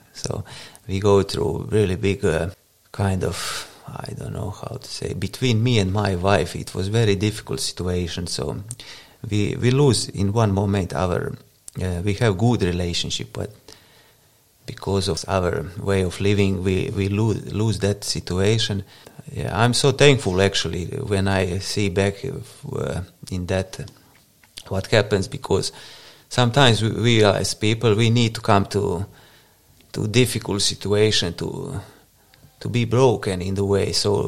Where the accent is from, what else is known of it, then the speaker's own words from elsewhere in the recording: Croatia; English is a second language; moved away as an adult; now in Bergen, Norway; live in Bergen, in Norway, from 2017. I come from Croatia with my wife and my daughter.